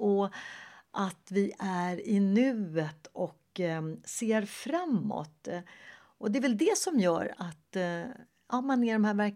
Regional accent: Sweden; Jag har ju varit hemma i Sverige och vädret, ja, men det har ju varit varierande.

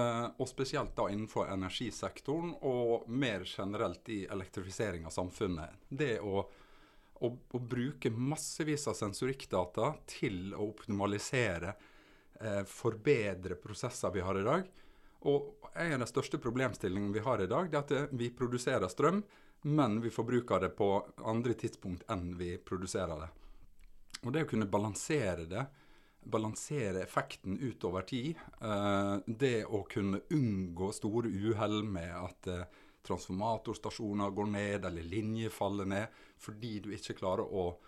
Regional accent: Møre og Romsdal, Norway; Som sunnmøring så går du mye i fjellet, sunnmørsalpene

